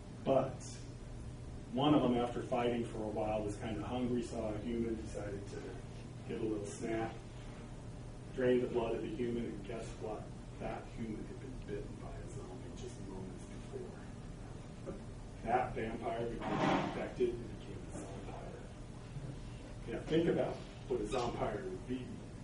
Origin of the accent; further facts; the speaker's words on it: Nebraska, United States; I grew up in Nebraska again, which became the number one most heavily irrigated state.